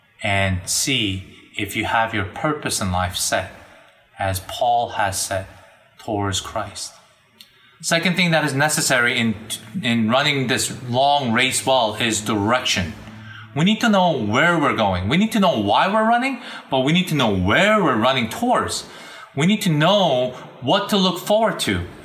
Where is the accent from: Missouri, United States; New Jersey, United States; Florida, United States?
New Jersey, United States; And growing up in Northern Jersey, for me, the city was New York City.